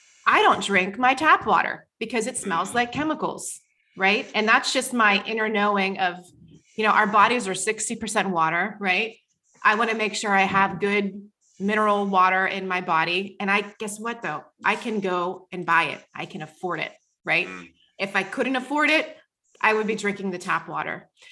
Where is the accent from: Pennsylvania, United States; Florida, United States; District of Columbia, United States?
Pennsylvania, United States; Clairton; You know, when I think about water, you know, I grew up in Clareton, right? Clareton Cook Works. Well, Jefferson Hill.